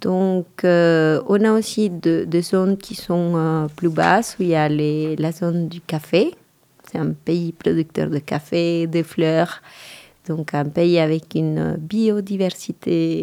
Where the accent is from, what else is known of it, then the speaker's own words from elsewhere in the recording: Colombia; French is a second language; Donc, oui, ben, je viens de la Colombie, un pays d'Amérique du Sud. Du nord de l'Amérique du Sud.